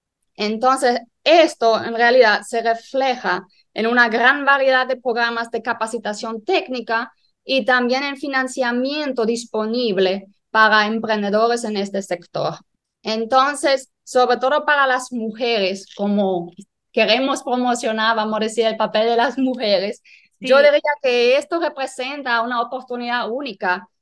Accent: Germany; Spanish is a second language; now in Dominican Republic; Yo soy alemana y yo llegué al país hace 8 años. En realidad, estoy casada con un dominicano.

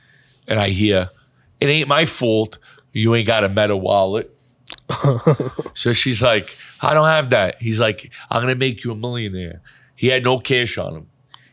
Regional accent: Queens, New York, United States; also born or lived in Williamsburg; So I was born in Williamsburg, but I lived there when I was a little kid. Mm-hmm. And we moved to Queens, which was like a step up.

